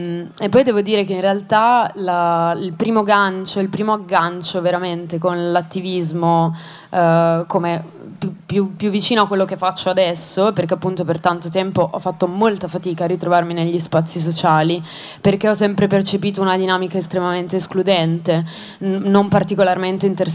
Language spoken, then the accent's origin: Italian; Treviso, Veneto, Italy; io vengo da Treviso, che è una città molto chiusa